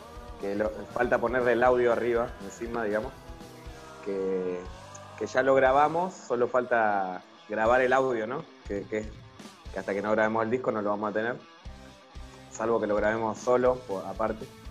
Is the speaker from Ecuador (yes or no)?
no; El Bolsón, Río Negro, Argentina; moved away as an adult; now in Florencio Varela, Argentina; yo me vine a los 19 años del Bolsón, el sur de Río Negro. Conocí a los... Sí, muy lindo el lugar. Me crié ahí.